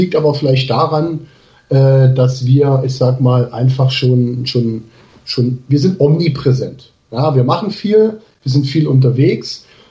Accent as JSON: {"language": "German", "town": "Aachen", "region": "North Rhine-Westphalia", "country": "Germany", "said": "ich komme aus Aachen"}